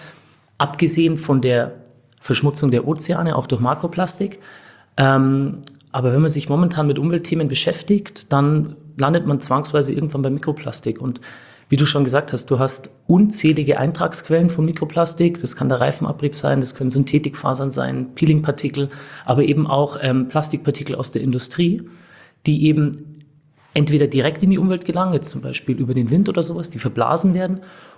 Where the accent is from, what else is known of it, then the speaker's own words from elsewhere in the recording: Bavaria, Germany; Also wir kommen alle aus Münchner Westen, Ammersee und die Umgebung. Das heißt, ich war, seitdem ich ein kleines Kind war, eigentlich nur draußen im Wald am See und auf dem Bauernhof.